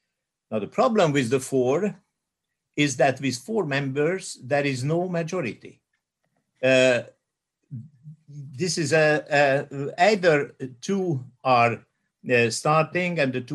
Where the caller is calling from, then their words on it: Budapest, Hungary; English is a second language; I'm speaking from Budapest, a few kilometers distance from the place where the Visegrad Declaration was signed 30 years ago